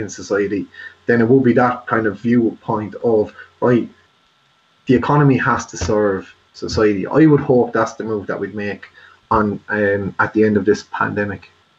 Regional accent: Ireland; as Irish people, we tend to be quite passive, so Irish society tends to just regress back towards, like, what we've always been told.

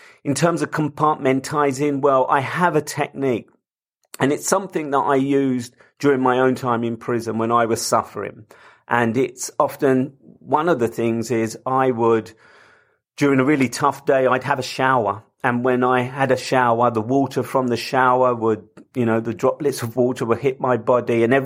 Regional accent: London, United Kingdom; I come from London, I live in London

